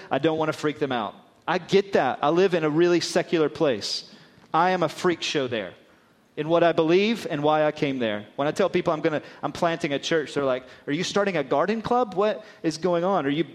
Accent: Florida, United States; now in Glasgow, United Kingdom; We get this a lot in Glasgow because I moved from Florida to Glasgow.

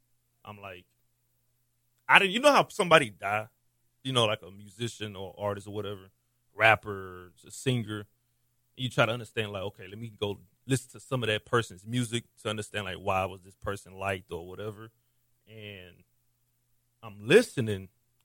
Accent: Houston, Texas, United States; I'm from Houston. I'm born and raised from here.

